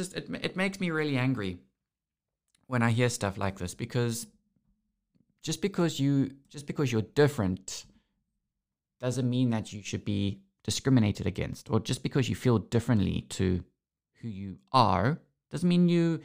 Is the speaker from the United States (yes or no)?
no; Durban, KwaZulu-Natal, South Africa; born there; It's the same as I've tried suing my parents because I was born in Durban.